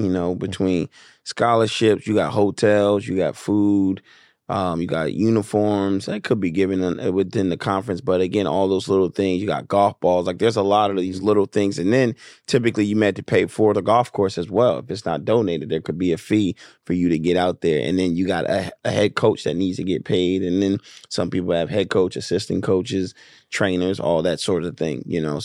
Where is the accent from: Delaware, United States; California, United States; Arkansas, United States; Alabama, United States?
Delaware, United States; Wilmington; like I grew up in Wilmington, Delaware, and it really wasn't a lot of, you know, it's like a majority white town and state.